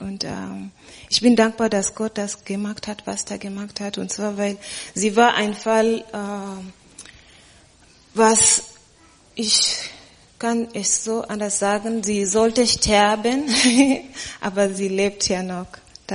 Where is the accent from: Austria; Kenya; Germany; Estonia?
Kenya; Und das ist ja in Kenia passiert, wo ich herkomme. Da wurde ich geboren.